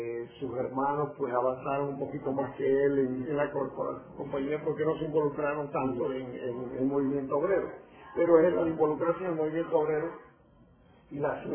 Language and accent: Spanish; Manzanillo, Granma, Cuba; also born or lived in Niquero; Yo nací en Niquero, me desarrollé en Manzanillo, que era donde estaban mis abuelos. Viví en Manzanillo prácticamente más que lo que viví en Niquero. Los fines de semana los pasaba en Niquero, los pasaba en Palmar, que es una finca que tenía mi abuelo cerca de la Sierra Maestra.